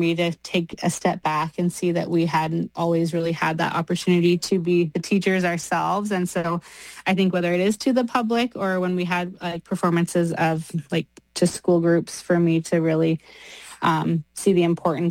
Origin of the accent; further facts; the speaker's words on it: British Columbia, Canada; I'm from the Squamish Nation.